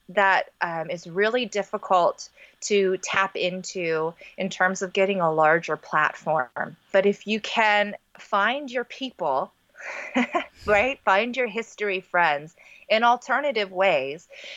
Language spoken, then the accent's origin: English; United States; You know, I realize even as an American, just how terrible my understanding of it was.